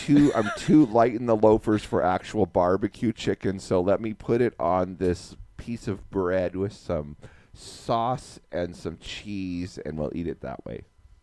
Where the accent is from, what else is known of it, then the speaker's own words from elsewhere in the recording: United States; But in my opinion, as an American, fat, American, bald, white American, I think that the Mexican food, like the Tex-Mex Mexican food of America, is better than the authentic food of Mexico.